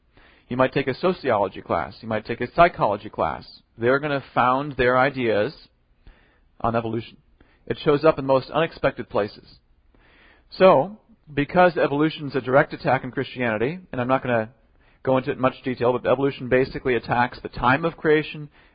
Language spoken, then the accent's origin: English; Wisconsin, United States; When I went to college, I grew up in Wisconsin, took a math class my first year in college